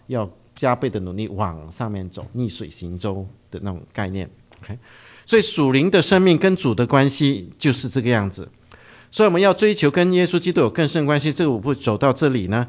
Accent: China; 我们中国人一看到，有点不习惯哈

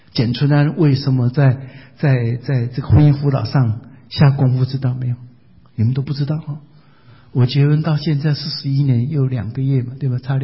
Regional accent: China; 因为是谁家的田，才知道是我们中国人的田。

